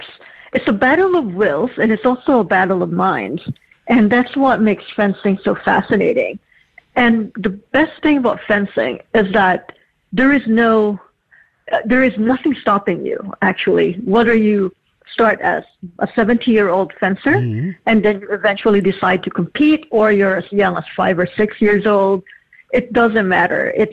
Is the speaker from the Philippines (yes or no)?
yes; Philippines; I grew up in the Philippines